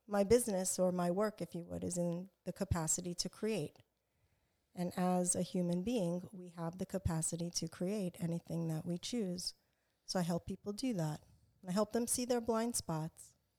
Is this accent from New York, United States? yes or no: yes; New York, United States; They were snowbirds and they were living in New York. I'm originally from New York.